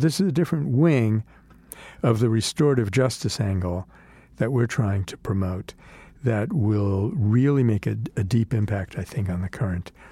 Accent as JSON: {"language": "English", "town": "New York City", "region": "New York", "country": "United States", "tie": "born or raised there", "said": "So in my hometown of New York City, in a vote that took place Monday night after 16 months of student pressure"}